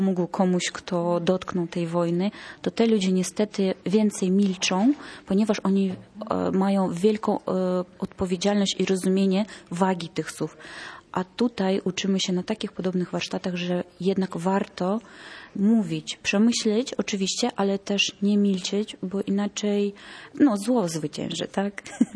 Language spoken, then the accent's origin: Polish; Donetsk, Donetsk Oblast, Ukraine; I ja osobiście jako Ukrainka, pochodzę z Doniecka